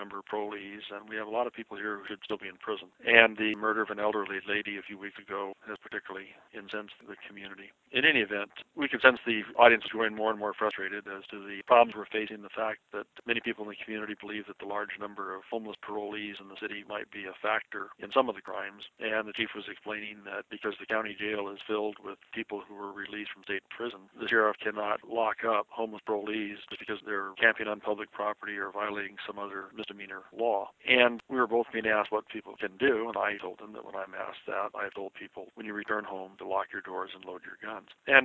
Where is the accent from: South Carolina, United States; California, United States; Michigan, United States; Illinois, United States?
California, United States; San Bernardino; But when I grew up in San Bernardino, it was a wonderful place to grow up. It was a great community, and still is.